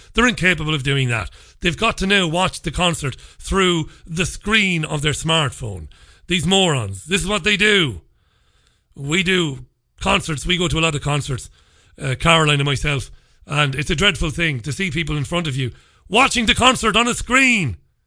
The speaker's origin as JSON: {"language": "English", "town": "Waterford", "region": "Munster", "country": "Ireland", "said": "Now, I'm a working class boy. I come from Ballybeg in Waterford City."}